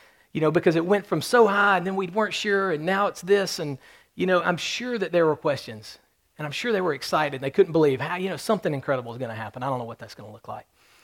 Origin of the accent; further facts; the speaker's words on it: Alabama, United States; Now, I'm from Alabama, and sometimes being from Alabama, we realize that everybody else aren't quite as smart as we are.